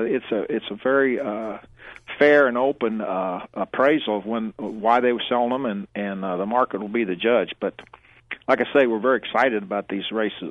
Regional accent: Kentucky, United States; also born or lived in California; I was in California for about 17 years prior to that, and I've been back here, which I'm from Kentucky, so it's a kind of a homecoming

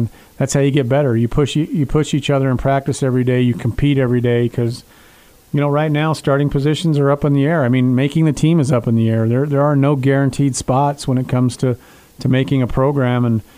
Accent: Utah, United States; I mean, I grew up in Emory County. I played there. I love it there.

